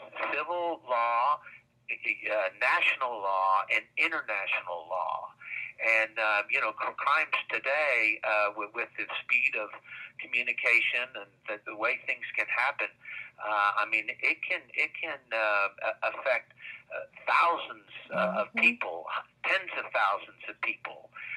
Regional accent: Midland, Texas, United States; A dear friend of mine, I was raised in Midland, Texas

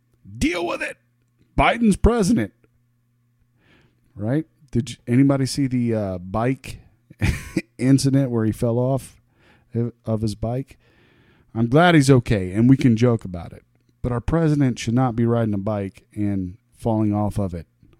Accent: Huber Heights, Ohio, United States; Huber Heights is my hometown. I talk about it every now and again.

